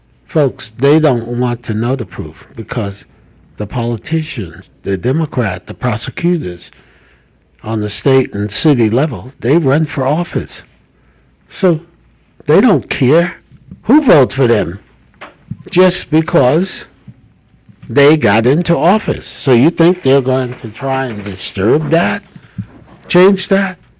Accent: New Jersey, United States; also born or lived in South Alabama; I know in the state where I grew up, when I left Alabama here, South Alabama, at 10 years old, I grew up in New Jersey.

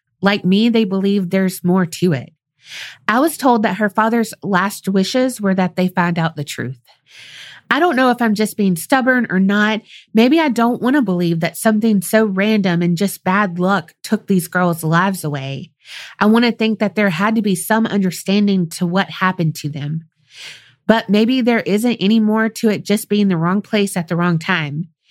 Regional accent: Beltsville, Maryland, United States; Growing up in Beltsville, one would think parents would use this murder as a cautionary tale to tell their daughters, but no one I knew ever heard about it.

